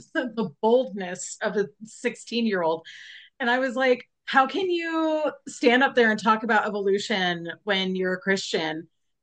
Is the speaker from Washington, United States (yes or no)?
yes; Washington, United States; I'm from Washington State.